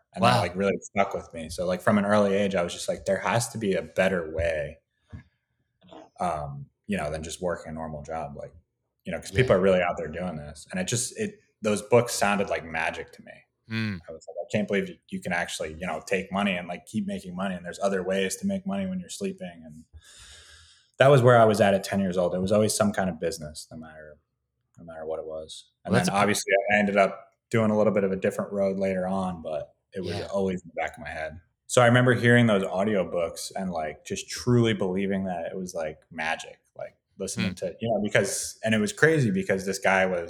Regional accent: New York, United States; me and my friends, we grew up in New York.

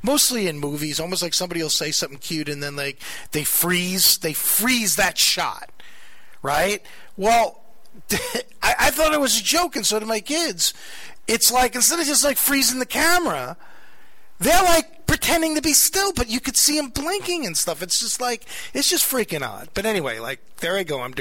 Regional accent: New York, United States; from Long Island, right? Like, I know that's a big shock to you guys. You would never know it by my accent.

